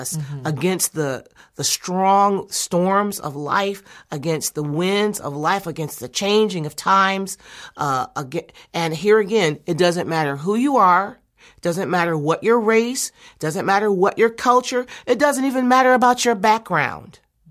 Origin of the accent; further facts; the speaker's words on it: Detroit, Michigan, United States; Detroit. I grew up, you know, near Motown, the daughter of a Black Baptist preacher.